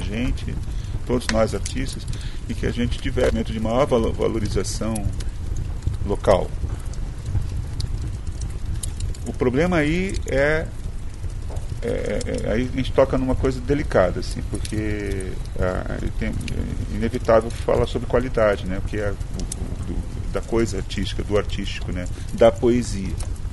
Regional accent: Paraná, Brazil; Olha só, eu sou Bicho do Paraná, eu venci, né? Eu estou aqui agora, mas eu sou lá do interior do Paraná.

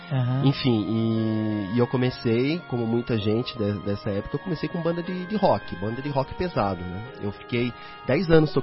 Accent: Curitiba, Paraná, Brazil; Eu não nasci no Rio de Janeiro, eu não nasci na Bahia, talvez isso faz muita diferença. Eu não consigo identificar o samba como uma coisa curitibana, sabe? Ou pelo menos uma coisa minha.

